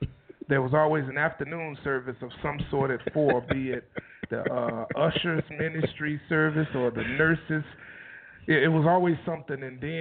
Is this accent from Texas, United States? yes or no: no; Chicago, Illinois, United States; Well, I guess born and raised in Chicago.